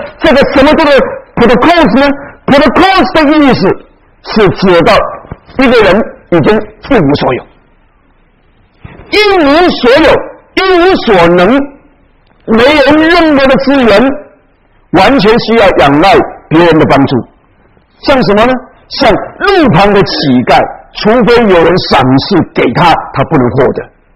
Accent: China; 特别是我们从中国来的，我们从中国来的讲什么呢？

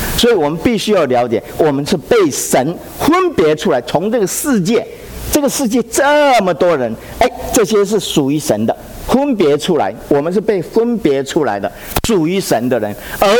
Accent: Taiwan; 从前我回台湾，哦，我从台湾来的。

